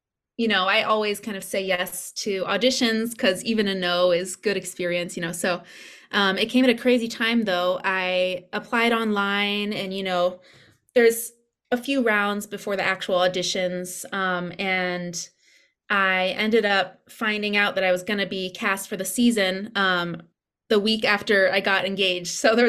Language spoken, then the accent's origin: English; McLean, Virginia, United States; Yes, so I grew up in the McLean, D.C. area.